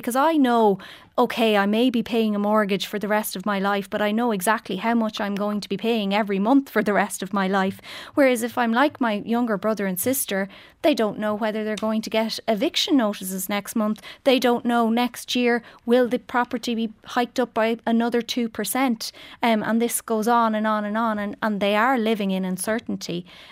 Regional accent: Ireland; I think it's in us as Irish people to aspire to own our own home.

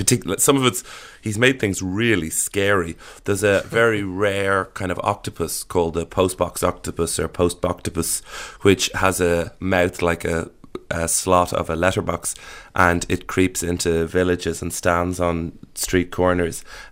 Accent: Ireland; I'd say growing up in Ireland, there isn't very much danger.

